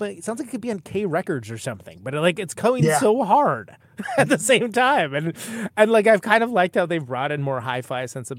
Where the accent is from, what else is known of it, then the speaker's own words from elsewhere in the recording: Oakland, California, United States; now in Milwaukee, United States; I mean, I feel like I live in Milwaukee, but I'm from Oakland, California.